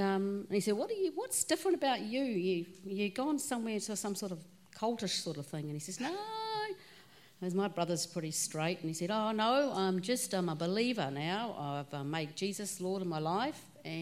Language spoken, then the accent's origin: English; New Zealand; We journeyed down from New Zealand, obviously from my accent, and journeyed down to Wellington where my brother was working.